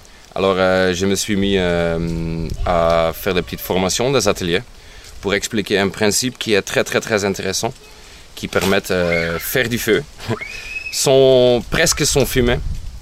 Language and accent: French; Belgium; moved away as an adult; now in France; je suis belge d'origine et je suis arrivé en Ardèche, le sud d'Ardèche, région Lavance. Depuis 7 ans.